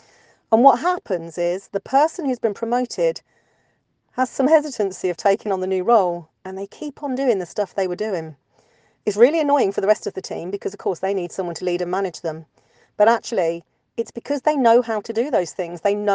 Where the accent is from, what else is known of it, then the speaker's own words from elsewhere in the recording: United Kingdom; Ironically, I'm British, as you can probably tell